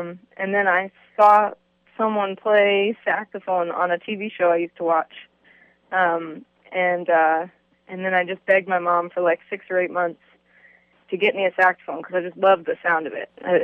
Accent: Texas, United States; I'm originally from the South, Texas, so I kind of like the pace of life and the people.

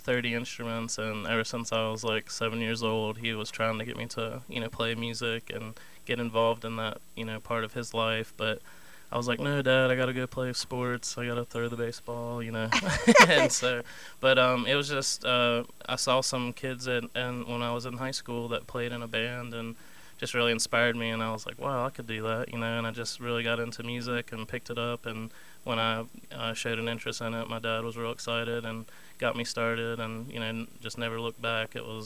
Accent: Morgantown, West Virginia, United States; now in Greenwood, United States; I'm from Morgantown, West Virginia.

